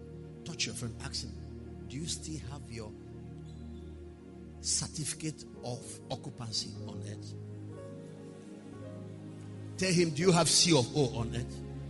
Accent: Nigeria; I don't deny that I'm a Nigerian

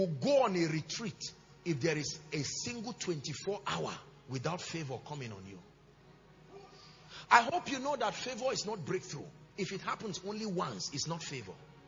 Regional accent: Nigeria; I'm a Nigerian. I love my country.

